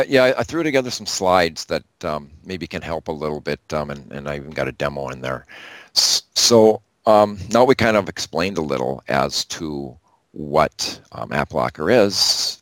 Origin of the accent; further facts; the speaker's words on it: Wisconsin, United States; But I'm from Wisconsin, so I know what you're talking about.